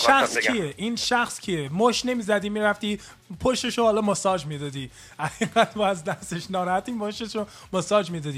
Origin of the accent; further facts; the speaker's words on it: United States; من خودم متولد آمریکا هستم، میدونی چی میگم، اینجا هم بزرگ شدم، اینجا هم به دنیا اومدم، بعدا با همه این صورت ها حتی مادرم هم آمریکاییه، یعنی مادرم هم آمریکای سیاه‌پوسته.